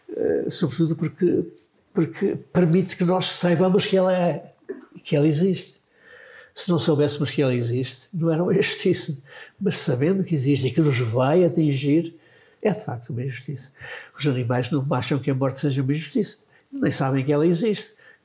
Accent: Macedo de Cavaleiros, Bragança, Portugal; Era a minha terra, por assim dizer, Chassim é Maçã de Cavaleiros.

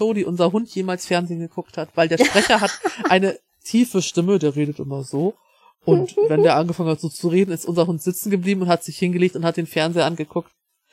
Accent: Northern Germany, Germany; ich sag ja, es ist für mich als Norddeutscher ist es eine sehr unbekannte Ecke.

